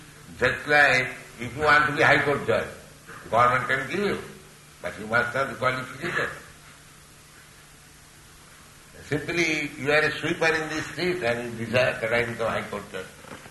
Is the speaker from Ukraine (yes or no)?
no; India; But we are still declared that we are independent nation.